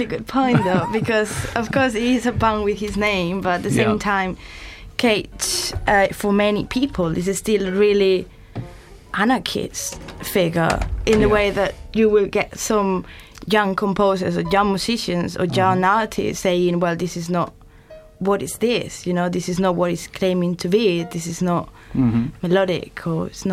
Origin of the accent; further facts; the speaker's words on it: Spain; Yes, I am from Spain.